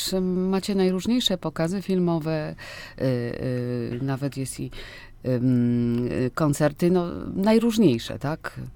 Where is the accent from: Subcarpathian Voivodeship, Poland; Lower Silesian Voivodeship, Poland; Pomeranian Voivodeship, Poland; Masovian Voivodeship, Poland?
Lower Silesian Voivodeship, Poland; born there; To ja też się pochwalę, urodziłam się niedaleko Wrocławia.